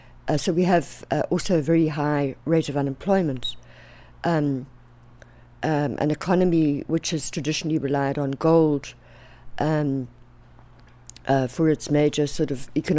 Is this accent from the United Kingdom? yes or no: no; South Africa; South Africa.